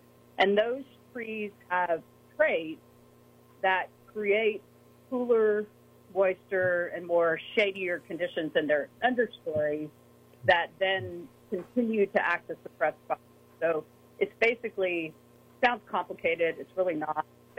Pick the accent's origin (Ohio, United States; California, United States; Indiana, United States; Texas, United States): Texas, United States; I'm from Texas originally.